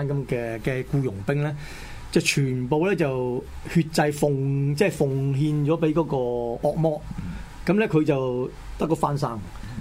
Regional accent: Hong Kong; 其實有啲似我哋香港人

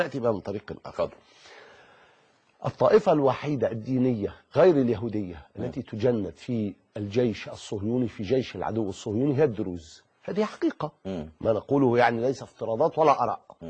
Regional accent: Egypt; بل إنه عندنا في مصر

